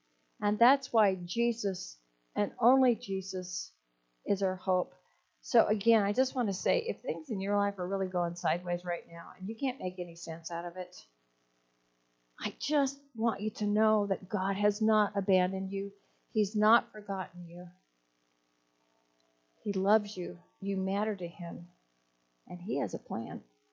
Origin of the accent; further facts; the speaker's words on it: California, United States; most of you know I'm from California. I used to go out there a lot to visit my mom and my sisters